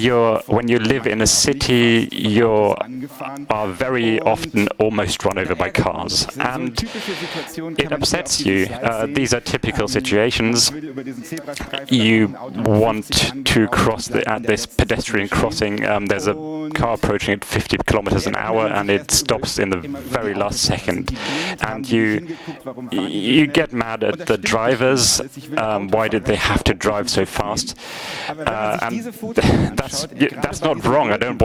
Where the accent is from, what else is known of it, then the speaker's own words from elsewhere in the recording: Luxembourg; We are the Center for Urban Justice. We're from Luxembourg.